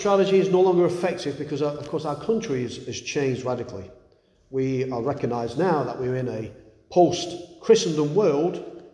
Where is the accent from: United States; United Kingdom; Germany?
United Kingdom; England; Now, in my day, growing up in England, it was even easier.